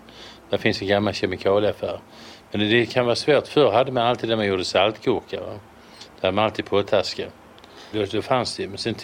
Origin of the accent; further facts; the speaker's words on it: Malmö, Skåne, Sweden; De där svenska klassiska bröderna som jag växte upp med i Malmö, det var ju alla bröd söta.